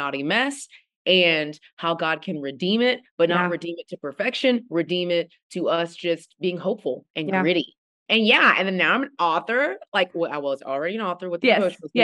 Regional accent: Texas, United States; now in Atlanta, United States; First important thing is I'm from Texas, best state in the world.

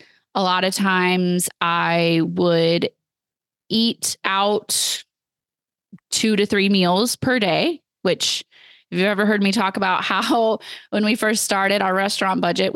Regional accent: United States; because hello, I'm an American and you know, everything's in miles.

